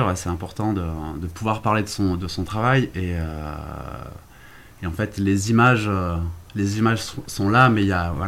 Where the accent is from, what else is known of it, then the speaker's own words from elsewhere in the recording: Villeneuve, France; Moi, j'ai grandi par ici, à Villeneuve.